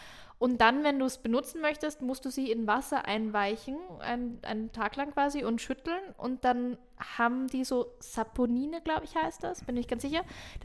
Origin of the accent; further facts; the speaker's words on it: Vienna, Austria; Nein, aber wir sind beide in Wien groß geworden.